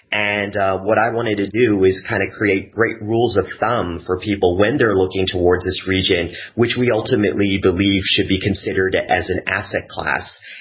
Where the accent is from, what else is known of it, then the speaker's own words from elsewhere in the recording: Canada; I'm Canadian. I have Vietnamese background. I'm of Vietnamese descent.